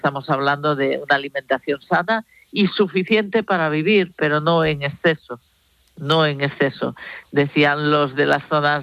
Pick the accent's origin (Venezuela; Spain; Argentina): Spain; Barcelona, Catalonia; born there; now in Galicia, Spain; Yo nací en Barcelona también, aunque estoy en Galicia